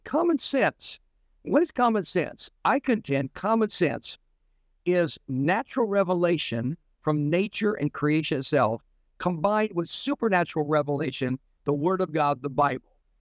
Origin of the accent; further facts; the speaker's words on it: Concordia, Kansas, United States; Concordia, Kansas, my hometown